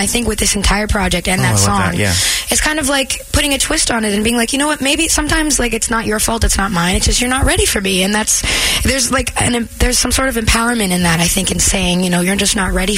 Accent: Canada; Not only are you from the same place as, which is great because there's something about being Canadian that you just kind of bond with already

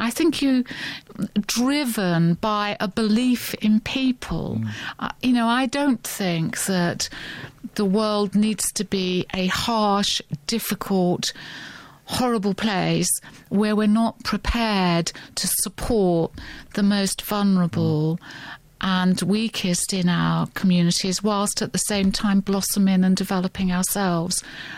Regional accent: Crawley, South East England, United Kingdom; also born or lived in London; now in Bristol, United Kingdom; I was born in the East End of London. Parents moved out to Newtown, Crawley, when I was a toddler. I grew up there and I worked in London and then came down to Bristol initially just for a year.

